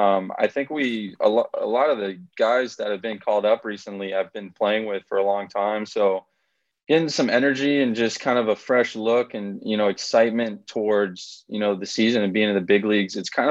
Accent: New England, United States; also born or lived in Grants Pass; So, like you mentioned, I was born in Grants Pass. And I don't really remember too much because we moved back to the East Coast when I was about two. So, my whole life really that I remember has been in New England.

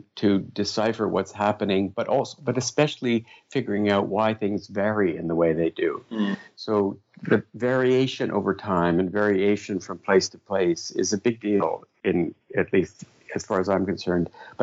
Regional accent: Canada; something to do with being Canadian

